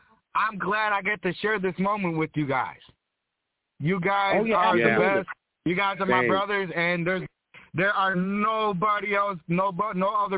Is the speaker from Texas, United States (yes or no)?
yes; Texas, United States; We get the people's band to be known in Texas of my home state, baby.